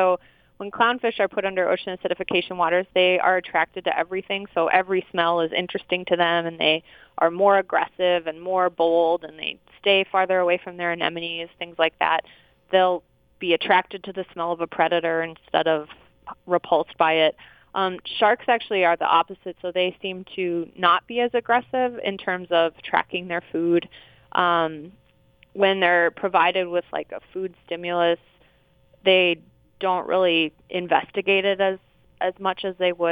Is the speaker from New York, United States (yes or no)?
no; Minnesota, United States; I'm originally from Minnesota, so about as far from the ocean as you can get in the U.S.